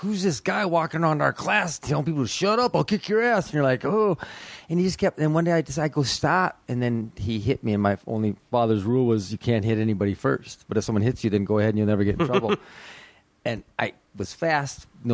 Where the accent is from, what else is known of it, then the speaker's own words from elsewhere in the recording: Minnesota, United States; I'm from Minnesota. I know cold.